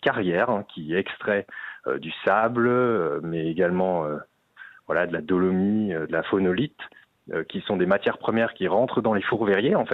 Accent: Belgium; Je suis belge, donc j'ai commencé à travailler en Belgique et puis ensuite le groupe m'a envoyé à Paris

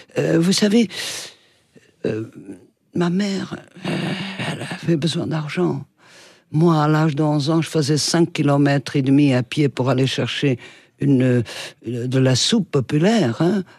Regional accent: Lisbon, Portugal; Et puis en plus, je viens de Lisbonne, alors.

